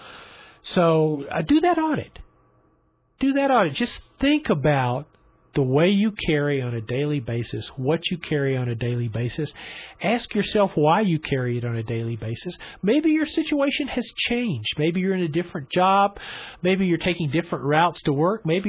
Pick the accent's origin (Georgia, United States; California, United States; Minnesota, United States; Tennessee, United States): Tennessee, United States; Memphis; and I'm from Memphis, as you know, and so they're kind of a home group